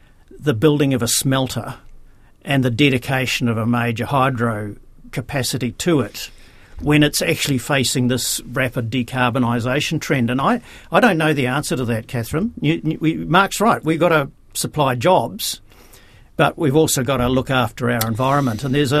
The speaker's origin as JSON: {"language": "English", "country": "New Zealand", "said": "step back as a New Zealander, and I'm not sure I'd want to see this country completely covered in wind turbines"}